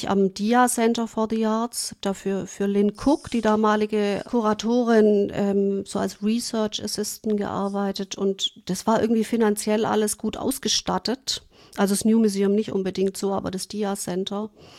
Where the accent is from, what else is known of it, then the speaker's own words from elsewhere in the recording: Germany; Auf jeden Fall bin ich dann zurück nach Deutschland und wusste natürlich überhaupt nicht, wohin erstmal.